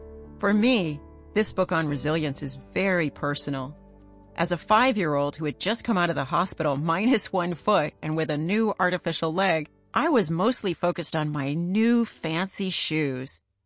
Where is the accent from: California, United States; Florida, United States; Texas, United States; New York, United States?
California, United States; San Diego; Growing up in San Diego, I had never even seen snow.